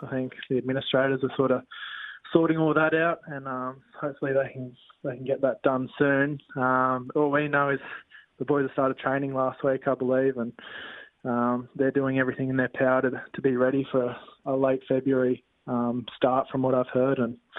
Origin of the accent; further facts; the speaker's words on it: Sydney, New South Wales, Australia; I'm a Sydney boy through and through, in the Hills District, for anyone that knows Sydney quite well. So, yeah, growing up there my whole life.